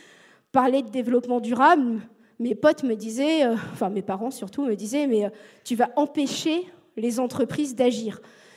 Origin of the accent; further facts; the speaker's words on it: Normandy, France; Je viens de la Normandie, j'ai un côté très bon sens paysan, très terre à terre